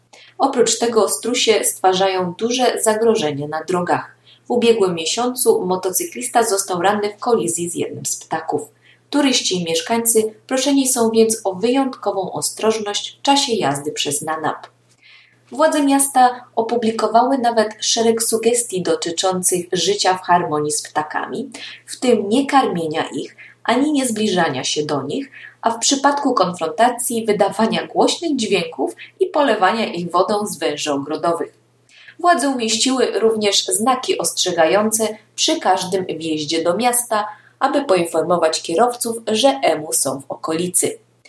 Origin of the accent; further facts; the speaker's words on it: Kraków, Lesser Poland, Poland; na 14 miejscu uplasowało się moje rodzinne miasto, czyli Kraków